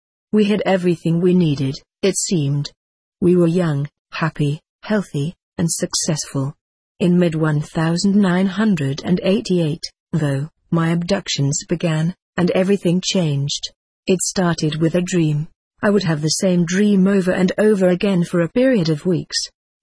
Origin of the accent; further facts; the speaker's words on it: Florida, United States; I was raised in South Florida, born to a couple named Sam and Rose, an old-fashioned hard-working Italian-American couple.